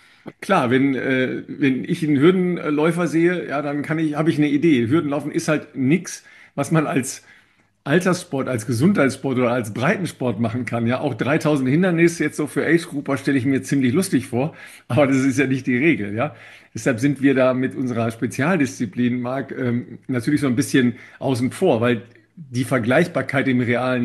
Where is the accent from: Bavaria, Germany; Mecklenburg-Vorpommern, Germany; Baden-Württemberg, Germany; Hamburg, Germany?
Baden-Württemberg, Germany; Sindelfingen; weil ich bin in Sindelfingen geboren. Das heißt, ich bin mal vorher für Sindelfingen groß geworden oder sagen wir mal bis zum Abitur dort auf jeden Fall in der Leichtathletikabteilung groß geworden.